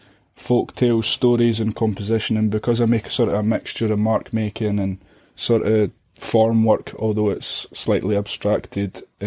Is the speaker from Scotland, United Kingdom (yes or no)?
yes; Scotland, United Kingdom; said to all these old folks who were giving me their cards and asking me questions and judging me for being Scottish.